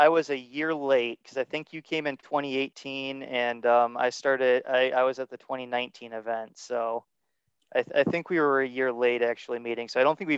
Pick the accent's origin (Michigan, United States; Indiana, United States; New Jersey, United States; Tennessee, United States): Michigan, United States; Midland; No, I'm from Midland, here in Midland, right. Michigan.